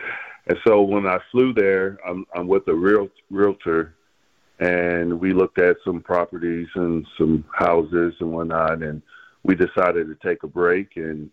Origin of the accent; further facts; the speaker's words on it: Wichita, Kansas, United States; Yes, I grew up in Wichita, Kansas. Most people don't know that, but my dad was a minister.